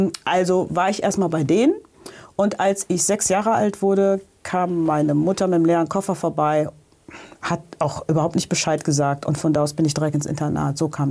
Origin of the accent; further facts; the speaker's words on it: Cologne, North Rhine-Westphalia, Germany; born there; Mein Papa kam aus Kenia, aus Kisi, also aus dem südlichen Teil Kenias. Ich bin in Köln geboren, wie ich finde, in der schönsten Stadt des Universums